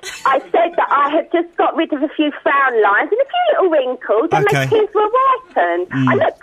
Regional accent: London, United Kingdom

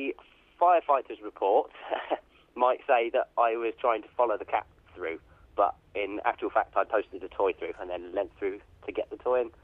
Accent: Banbury, South East England, United Kingdom; I'm 25. And I'm from Banbury.

